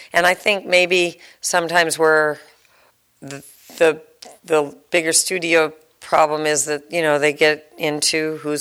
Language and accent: English; Los Angeles, California, United States; And in L.A., I driving in the car, I came up from San Diego, and it was like, stop and go. I kept thinking, well, we'll get out of the traffic jam and then we'll drive. So wild to me, because I grew up here.